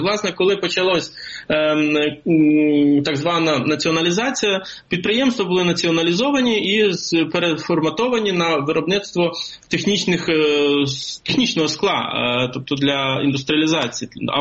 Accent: Vinnytsia, Vinnytsia Oblast, Ukraine; also born or lived in Eastern Ukraine; дуже важливі процеси, які були в моїй рідній Вінниці і на сході України

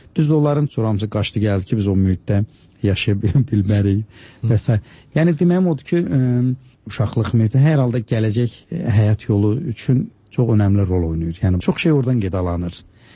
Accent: Babayl, Zangilan District, Azerbaijan; born there; mən o kənddə, bizim Zəngilanda doğulmuşam. Bizim kəndimiz Babayl deyilən kənddir.

